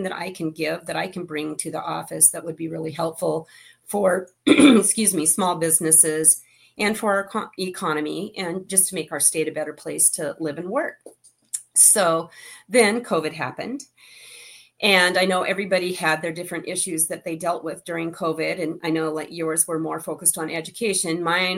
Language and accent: English; Montana, United States; now in Spokane Valley, United States; So, first I'm going to say I was raised in Montana. I moved to Spokane Valley 28 years ago, and I've lived in the same house since.